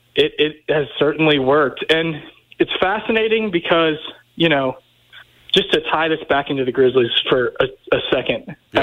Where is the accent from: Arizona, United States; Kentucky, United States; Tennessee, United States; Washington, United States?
Tennessee, United States; Memphis; I'm from Memphis.